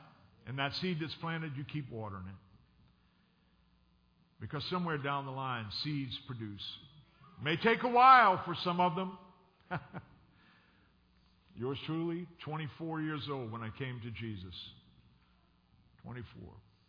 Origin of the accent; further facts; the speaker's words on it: Louisiana, United States; accent: Cajun; It took me a long time to overcome my Cajun accent, and every once in a while it comes back.